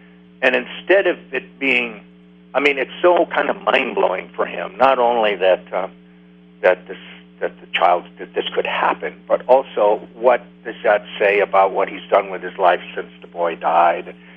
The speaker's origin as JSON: {"language": "English", "region": "Wisconsin", "country": "United States", "said": "My pleasure, especially talking to the good people of Wisconsin, because, you know, I'm from Wisconsin."}